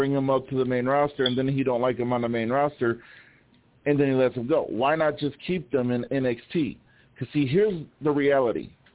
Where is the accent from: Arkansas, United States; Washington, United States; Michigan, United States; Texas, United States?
Michigan, United States; they'd just rebrand us, the 313 squad, because we're all from Michigan.